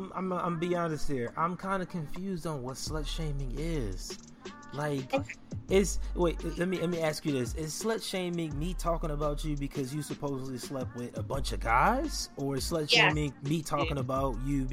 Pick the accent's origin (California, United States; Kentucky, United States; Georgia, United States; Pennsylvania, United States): California, United States; Compton; I grew up in Compton, so I see it all the time and I hate that shit.